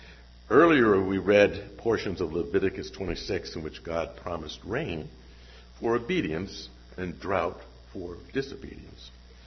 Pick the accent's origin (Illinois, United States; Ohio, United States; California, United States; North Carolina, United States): California, United States; I grew up in Southern California, and January through March is the rainy season, which is just about ending right now.